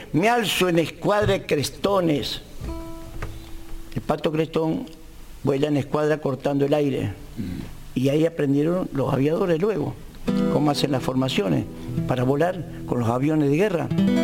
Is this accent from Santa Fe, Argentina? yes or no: yes; Santa Fe, Argentina; pero más me interesaba mi aldea, poder sacar ritmos de mi aldea que conformaran una canción para mi tierra santafesina